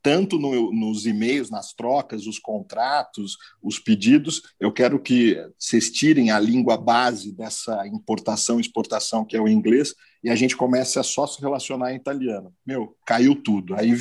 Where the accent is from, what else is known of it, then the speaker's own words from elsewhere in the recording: São Paulo, Brazil; assim como nós, paulistanos, paulistas, temos com a praia.